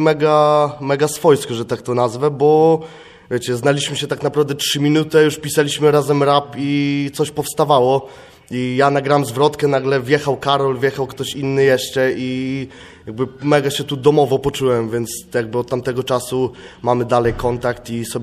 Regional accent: Warmian-Masurian Voivodeship, Poland; a jakby jestem z Mazur, więc ten klimat jest mniej więcej bardzo podobny.

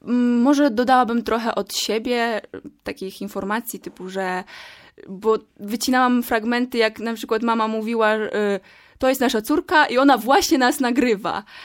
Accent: Podlaskie Voivodeship, Poland; bo ja pochodzę z Podlasia, więc tak naprawdę miałam jedną możliwość pojechania do domu

